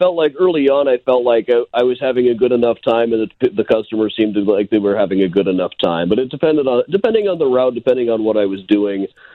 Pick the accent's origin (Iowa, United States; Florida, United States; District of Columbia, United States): Iowa, United States; Like I said, I'm a kid from Iowa, you know.